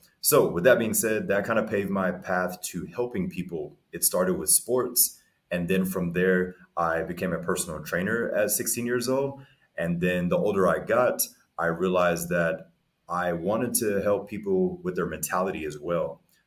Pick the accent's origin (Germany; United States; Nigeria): Germany; moved away; So my mother's German, my father's African-American. So I grew up in Germany as a child.